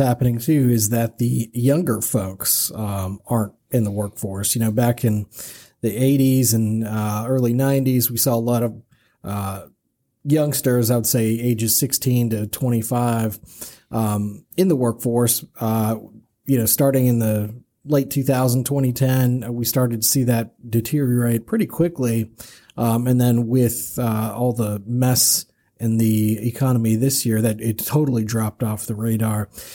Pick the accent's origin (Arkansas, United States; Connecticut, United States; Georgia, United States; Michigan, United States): Michigan, United States; I'll tell you what, I grew up in Michigan and witnessed Detroit firsthand.